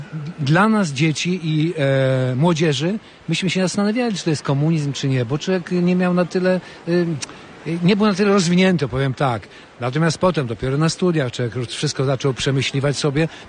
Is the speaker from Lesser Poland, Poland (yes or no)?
no; Wysokie Mazowieckie, Podlaskie Voivodeship, Poland; moje lata młodzieńcze w Wysokim Mazowieckim, gdzie się urodziłem, w małej miejscowości na Białostoczyźnie.